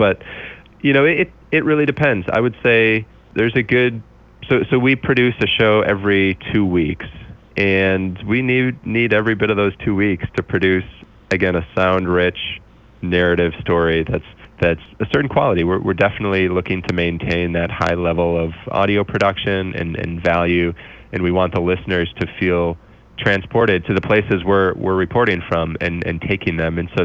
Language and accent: English; Minnesota, United States; I grew up in the Twin Cities area. So that's sort of my comparison.